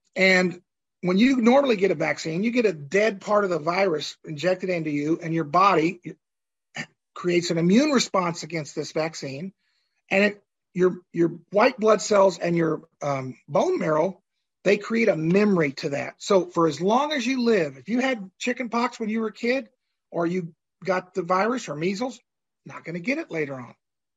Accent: Tulsa, Oklahoma, United States; I grew up in Tulsa, Oklahoma in the 60s. It was the fastest growing city in America.

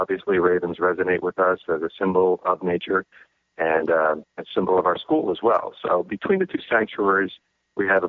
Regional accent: Philadelphia, Pennsylvania, United States; moved away as an adult; I grew up in Philadelphia. I'm 48 now, and I lived in Philadelphia for about 18 years until I moved away to college.

